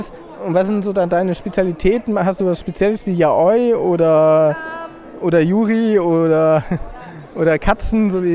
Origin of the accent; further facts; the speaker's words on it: Salzburg, Austria; ich komme ja schließlich auch aus Salzburg